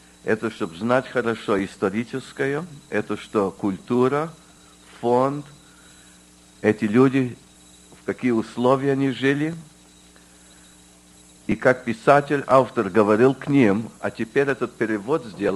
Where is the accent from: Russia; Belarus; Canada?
Canada; Потому что я вырос в Канаде.